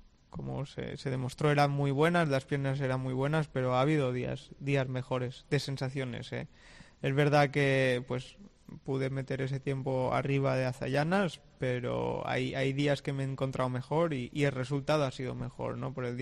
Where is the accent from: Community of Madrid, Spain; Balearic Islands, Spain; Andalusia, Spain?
Balearic Islands, Spain; Soy mallorquín y somos así un poco desde la isla.